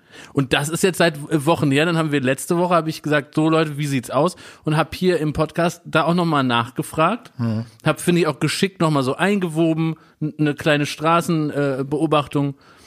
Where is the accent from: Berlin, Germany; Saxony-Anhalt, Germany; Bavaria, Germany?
Berlin, Germany; born there; als geborener Berliner